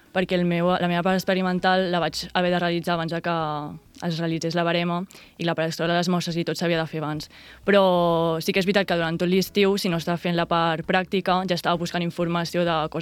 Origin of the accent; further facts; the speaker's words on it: Sant Sadurní d'Anoia, Catalonia, Spain; jo vinc de Sant Sadurní d'Anoia